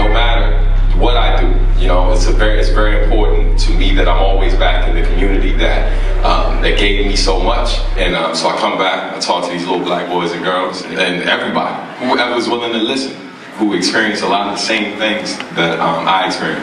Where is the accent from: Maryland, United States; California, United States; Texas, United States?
Maryland, United States; I grew up in Prince Rogers County, Maryland.